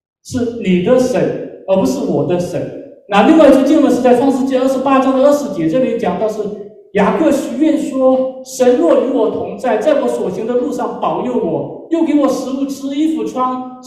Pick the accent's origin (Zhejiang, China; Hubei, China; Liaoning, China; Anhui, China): Zhejiang, China; Wenzhou; 我是来自中国大陆的温州啊，在我们温州柳东教会